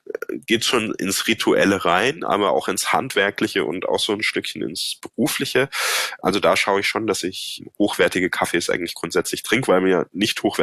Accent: Baden-Württemberg, Germany; Ja, ich komme ja aus dem Badischen ursprünglich

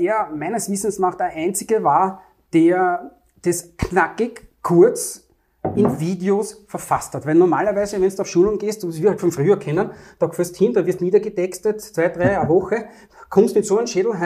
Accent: Vienna, Austria

